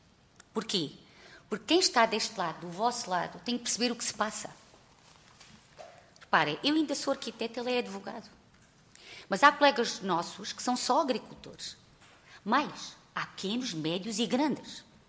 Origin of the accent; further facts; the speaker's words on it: Alentejo, Portugal; enquanto cidadã, enquanto portuguesa e alentejana e agricultora